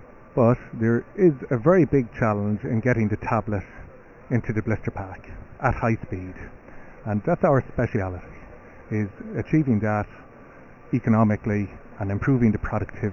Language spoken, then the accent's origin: English; Ireland; accent: Irish; I'm originally from Ireland, as you can tell from my accent.